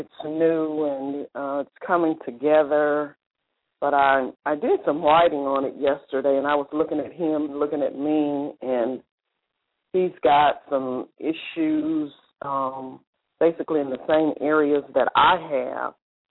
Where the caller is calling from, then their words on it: Tennessee, United States; I'm calling from Tennessee.